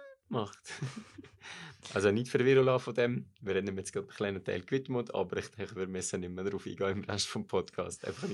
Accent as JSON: {"language": "German", "region": "Valais", "country": "Switzerland", "said": "Das heisst, ich meine, im Wallis sagst du ziemlich schnell hier aus der Region, wo ich komme, sagst du alles mit Ballo, Springo und."}